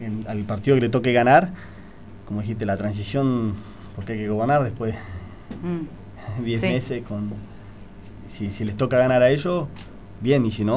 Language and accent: Spanish; Zapala, Neuquén, Argentina; somos todos ciudadanos de Zapala y creo que todos queremos lo mejor para nuestra ciudad